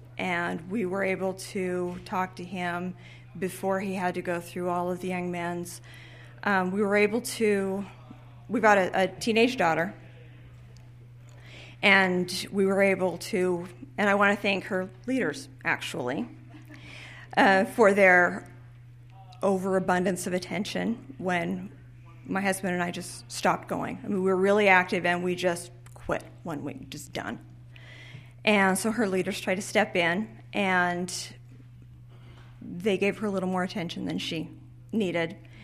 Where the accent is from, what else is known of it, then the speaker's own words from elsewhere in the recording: Utah, United States; We're from Utah County. We're part of that whole group.